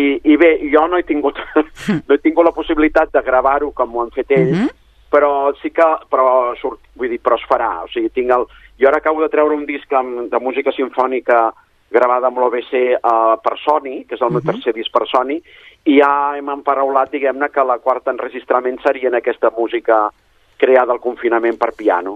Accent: Barcelona, Catalonia, Spain; jo soc de Barcelona

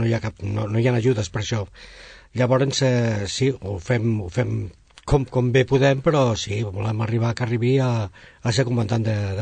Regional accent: Castellar del Vallès, Catalonia, Spain; De Castellà del Vallès.

